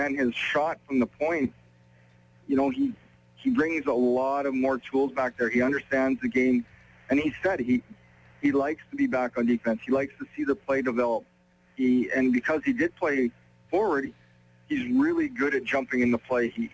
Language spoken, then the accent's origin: English; Mequon, Wisconsin, United States; to bring it to my hometown of Mequa, you know, my family, to share that special moment with them.